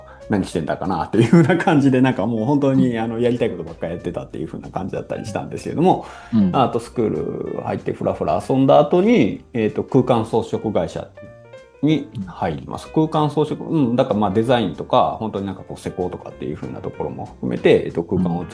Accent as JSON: {"language": "Japanese", "town": "Kobe", "region": "Hyogo", "country": "Japan", "tie": "born or raised there", "said": "地元が神戸なんですけれども、神戸で開催される総合芸術祭の、事務局に入って、"}